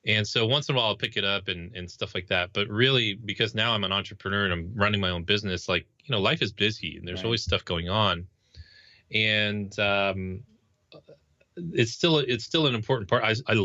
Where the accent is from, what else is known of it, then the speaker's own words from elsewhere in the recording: New Jersey, United States; moved away as an adult; I was involved in a church that I was growing up in New Jersey.